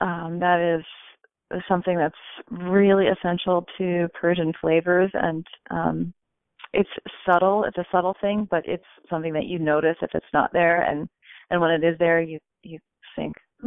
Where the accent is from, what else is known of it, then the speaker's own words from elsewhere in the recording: Philadelphia, Pennsylvania, United States; I was growing up in Philly in the 70s